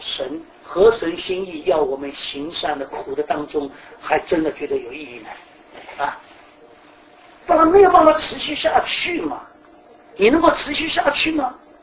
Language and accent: Chinese; Shanghai, China; 比如说，这个我们上海人啊，订婚一定要给太太钻戒